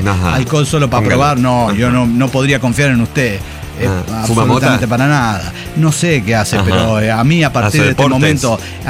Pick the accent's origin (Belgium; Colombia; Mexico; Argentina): Colombia; Pues soy colombiana y ya ustedes tienen unos códigos narrativos bien peculiares.